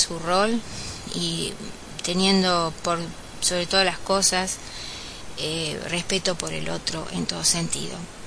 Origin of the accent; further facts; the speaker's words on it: Argentina; En la actualidad, acá en Argentina, en mi país, hay mucha ayuda para la mujer